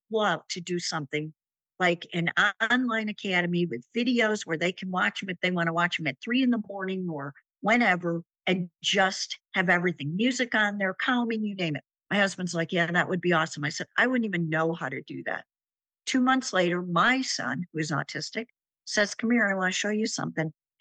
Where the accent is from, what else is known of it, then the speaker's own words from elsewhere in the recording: Chicago, Illinois, United States; I eat, sleep, and drink country music, even though I'm from Chicago.